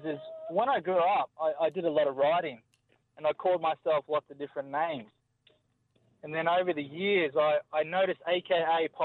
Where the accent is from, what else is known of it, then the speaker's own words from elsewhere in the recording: Childers, Queensland, Australia; also born or lived in Mackay; now in Brisbane, Australia; I grew up in Childers.